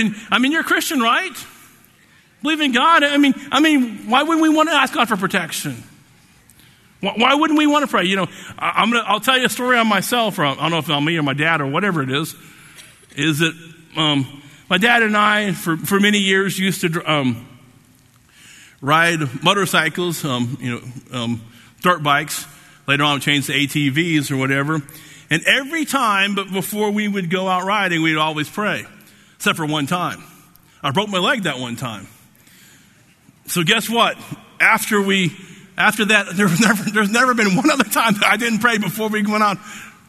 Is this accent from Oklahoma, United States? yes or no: yes; Oklahoma, United States; You know, and growing up in Oklahoma, you're thinking, okay, you know, in my lifetime